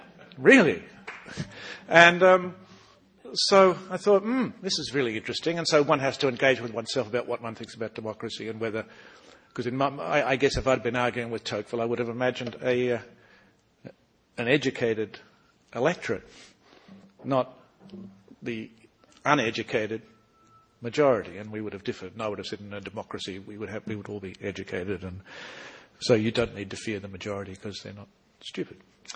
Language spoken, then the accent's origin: English; Australia; being an Australian, believe me, you know, we are really used to people from other countries, in our case, the English, coming to patronise us half to death.